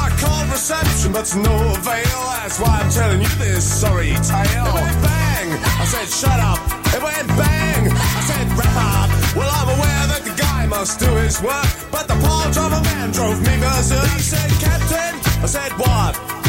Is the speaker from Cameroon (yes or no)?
no; Belgium; Qui existent existaient d'ailleurs chez nous en Belgique